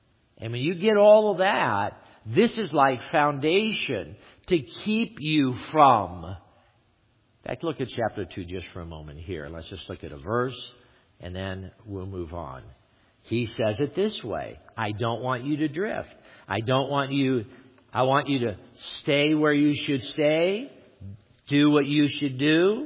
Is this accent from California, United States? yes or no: yes; California, United States; And I thought this guy was mad, because I'm from California and you don't yell at people.